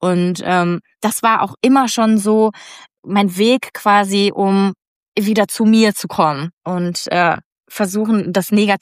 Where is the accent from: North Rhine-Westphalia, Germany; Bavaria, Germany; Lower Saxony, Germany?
Bavaria, Germany; Weil in Deutschland, vor allen Dingen bei uns in Bayern, es ist ja recht konservativ